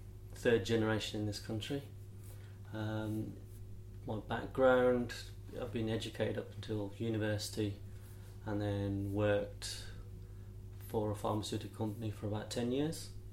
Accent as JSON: {"language": "English", "region": "England", "country": "United Kingdom", "said": "My own identity, I would say first, I'm British, I'm proud to be English, and also I've got a rich heritage, as in my dad coming from Africa, which I'm very proud of."}